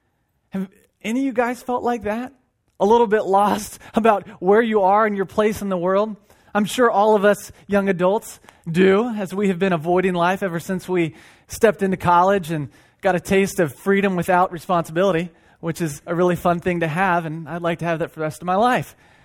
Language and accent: English; United States; maybe it's because I'm a guy, maybe it's because I'm American, and it's like Independence Day